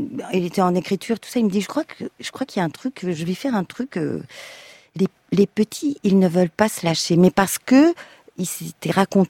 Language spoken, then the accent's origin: French; Marseille, Provence-Alpes-Côte d'Azur, France; Mais moi, je suis une Marseillaise. Marseille, c'est une ville-monde.